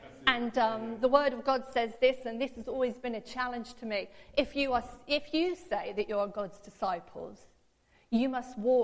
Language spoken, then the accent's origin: English; United Kingdom; And I began to think how being British We're part of the United Kingdom.